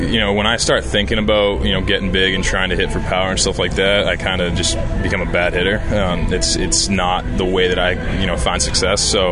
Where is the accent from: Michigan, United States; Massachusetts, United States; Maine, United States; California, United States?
Massachusetts, United States; Boston; I mean, I'm from Boston, and you know, obviously that's a real passionate fan base too.